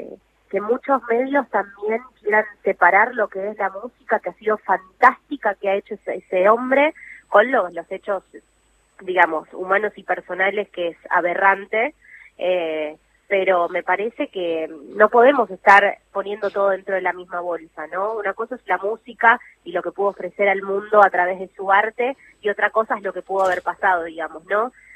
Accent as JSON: {"language": "Spanish", "country": "Argentina", "also_born_or_lived": "Italy", "said": "Yo las veces que estuve allá en Italia y me han escuchado que soy argentina"}